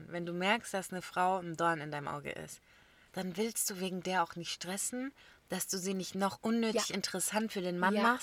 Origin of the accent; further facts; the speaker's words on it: Bavaria, Germany; Ich komme aus Bayern.